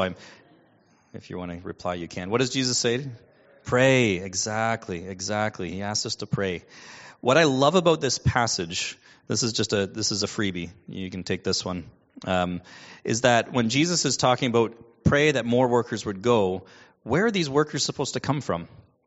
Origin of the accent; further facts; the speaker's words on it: Cobourg, Ontario, Canada; So perhaps it's no surprise to you, but in the town that I grew up in Coburg, and in the town Jenica grew up in Ingersoll, it was always a surprise when we would see someone who didn't look like us.